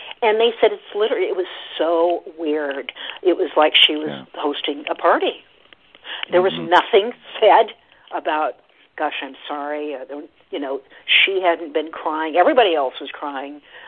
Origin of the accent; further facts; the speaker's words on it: Oregon, United States; I grew up in Oregon, so I'm kind of, you know, defend a little bit the fact that, yes, it's an Oregon story